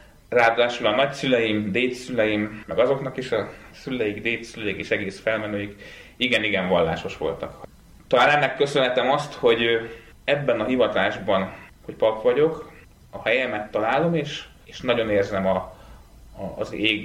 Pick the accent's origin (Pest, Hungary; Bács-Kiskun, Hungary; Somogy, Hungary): Pest, Hungary; Üröm; Nekem az egész családom ürömi. Innen Budapestől semennyire se, egy kicsi kis falucska.